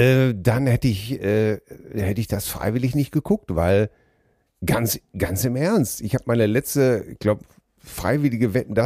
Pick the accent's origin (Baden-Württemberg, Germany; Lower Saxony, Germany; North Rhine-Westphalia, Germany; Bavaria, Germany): North Rhine-Westphalia, Germany; wir sind doch alle groß geworden im Ruhrgebiet